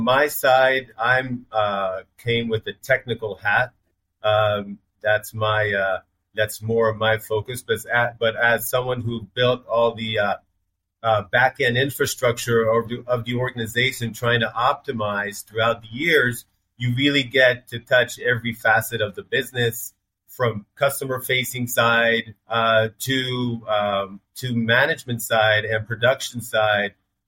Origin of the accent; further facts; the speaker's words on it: Israel; I am from Israel originally.